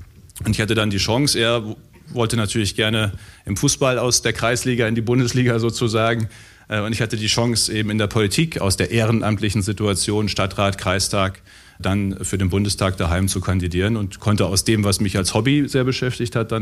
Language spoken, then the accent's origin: German; North Rhine-Westphalia, Germany; Ich komme aus dem Westmünsterland, direkt von der niederländischen Grenze. Ich bin 6 Kilometer von der Grenze groß geworden. Die größte Stadt bei uns ist Enschede, direkt hinter der niederländischen Grenze, 120.000 Einwohner.